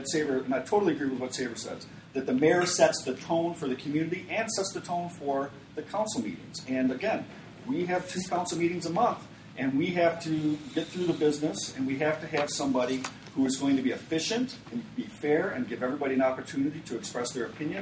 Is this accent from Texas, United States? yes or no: no; Ann Arbor, Michigan, United States; I grew up in Ann Arbor. My mom and I lived downtown in Ann Arbor next to Liberty Plaza when she was a single mother and I was about 4 years old.